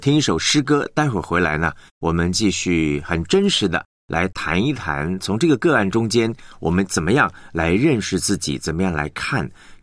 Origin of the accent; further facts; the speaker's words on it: China; 所以换句话说啊，我们中国人说这个比上不足比下有余